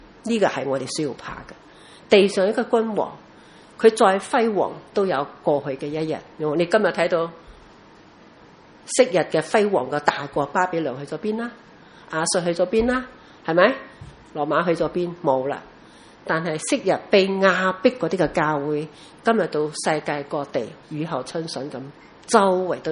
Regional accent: Taiwan; 即好像我在台湾长大，一听到绿岛呢，我们从小就知道绿岛是绿岛

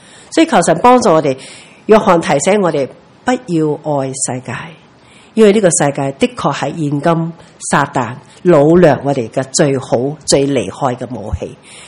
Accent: Hong Kong; 我哋香港人冇机会当兵，所以唔知道战场。

